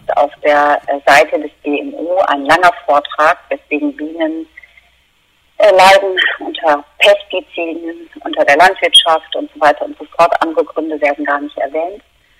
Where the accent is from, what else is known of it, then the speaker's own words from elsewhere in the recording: Lower Saxony, Germany; Ich bin auf einem Hof in Ostfriesland aufgewachsen und habe dort eine Kindheit gehabt